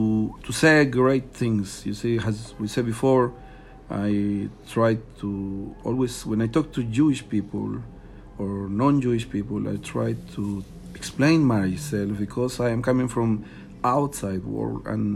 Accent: Veracruz, Mexico; born there; English is a second language; I was born in not a Jewish family. I was born in Mexico, Veracruz, in a Christian family.

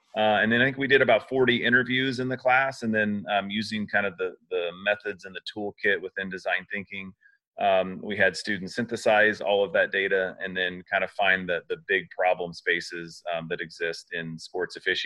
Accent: Plainfield, Indiana, United States; I grew up on the west side of Indianapolis in Plainfield, Indiana.

